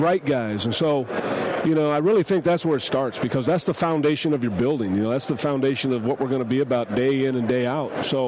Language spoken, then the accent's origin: English; Hayward, California, United States; I grew up in Hayward. I grew up, you know, 10 minutes away.